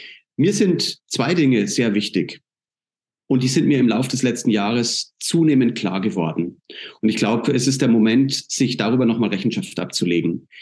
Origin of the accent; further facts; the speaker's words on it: Germany; Die westlichen Länder und mein Heimatland Deutschland ganz vorne mit dabei